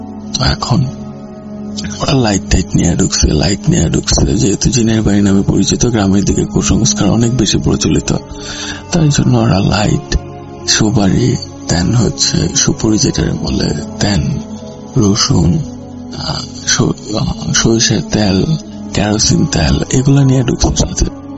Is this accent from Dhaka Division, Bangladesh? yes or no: no; Jamalpur, Mymensingh Division, Bangladesh; আমার বাড়ি হচ্ছে ময়মনসিংহে, ময়মনসিংহের একটু ভিতরের দিকে এলাকা। এটা হচ্ছে শেরপুর জামালপুর নামের কয়েকটা এলাকা আছে, চিনেন কিনা জানি না। জামালপুরে হচ্ছে আমার বাড়ি।